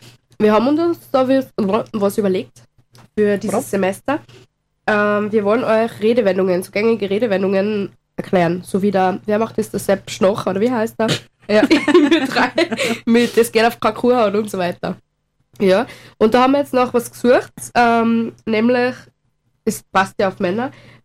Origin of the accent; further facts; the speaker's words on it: Tyrol, Austria; Baras sagt man bei uns in Tirol scheinbar nur, ich weiß es nicht.